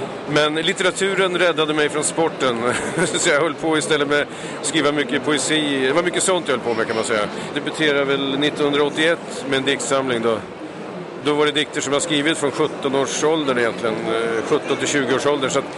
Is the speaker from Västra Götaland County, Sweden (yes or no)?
no; Vingåker, Södermanland, Sweden; Jag uppväxte i en liten ort som heter Vingåker, född 1959. Jag växte upp i en ganska typisk arbetarfamilj